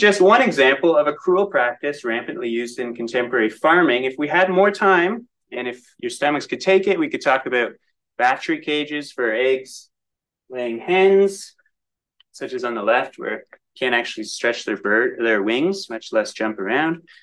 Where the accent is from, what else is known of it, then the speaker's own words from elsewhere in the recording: Ontario, Canada; I grew up in Eastern Ontario, And our family actually hobby farmed numerous animals throughout my childhood.